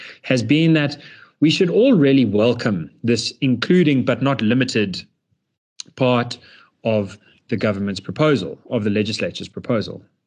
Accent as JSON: {"language": "English", "country": "South Africa", "said": "it's very important to identify as a South African and realize that we really are all in this ship together"}